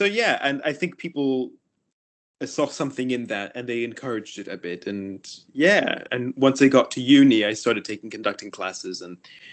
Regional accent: Miami, Florida, United States; And before that, being originally American, I trained in the US. I'm originally from Miami.

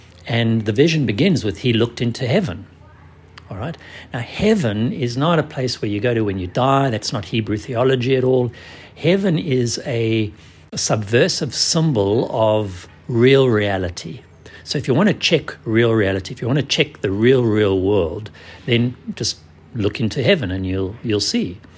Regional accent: South Africa; I come from South Africa

